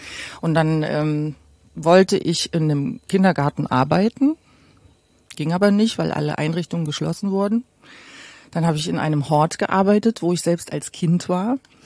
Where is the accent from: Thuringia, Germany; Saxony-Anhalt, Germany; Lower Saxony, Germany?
Thuringia, Germany; Gera; born there; ich bin in Gera geboren